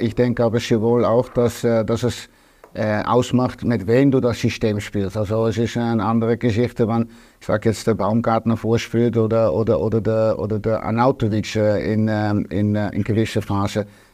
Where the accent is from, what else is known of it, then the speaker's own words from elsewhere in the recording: Austria; bei uns in Österreich